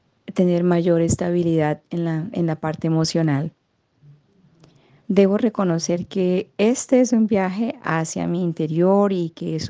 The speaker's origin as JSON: {"language": "Spanish", "country": "Colombia", "lives_now": "England", "said": "soy colombiana y vivo en Inglaterra."}